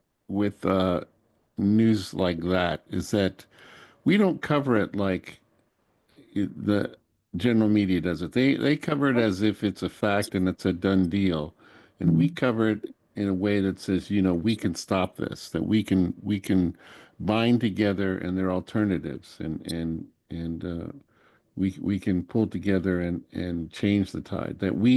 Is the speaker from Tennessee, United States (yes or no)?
yes; Memphis, Tennessee, United States; And growing up in Memphis is about an 8-hour drive from New Orleans.